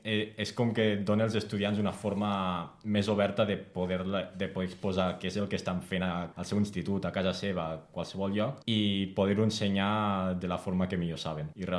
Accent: La Seu d'Urgell, Catalonia, Spain; Jo, per exemple, sóc de la Seu d'Urgell, sóc d'un poble de muntanya

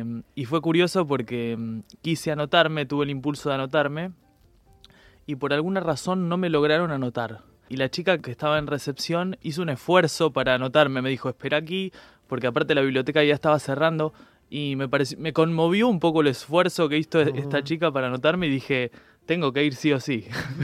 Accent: Argentina; Bueno, yo soy argentino

